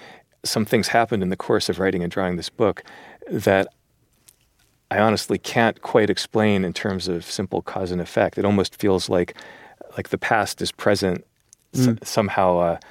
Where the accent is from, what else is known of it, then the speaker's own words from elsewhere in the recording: Los Angeles, California, United States; also born or lived in New York; now in France; I'm American, you know, I live in France. I'm from New York. I grew up in Los Angeles.